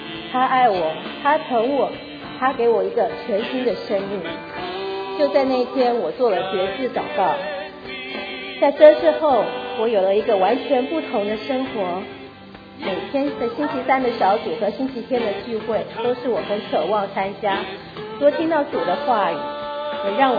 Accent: Taipei, Taiwan; born there; 我是在台湾台北出生，家人都是佛教徒，家中也有神明厅

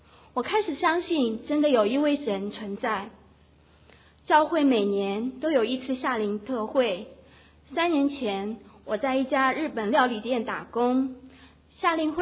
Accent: Changzhou, Jiangsu, China; moved away; 我来自于江苏常州，是一个江南水乡。

